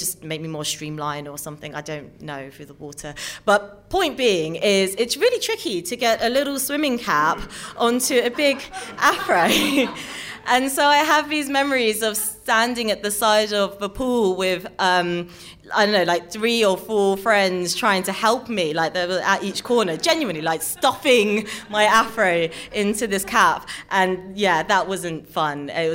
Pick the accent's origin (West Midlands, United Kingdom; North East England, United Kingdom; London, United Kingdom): London, United Kingdom; I'm a mixed race girl born and bred in London.